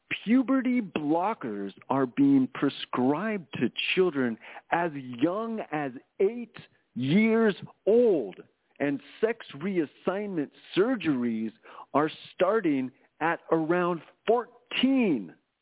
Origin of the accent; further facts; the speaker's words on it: California, United States; And as a Californian, I do not accept this.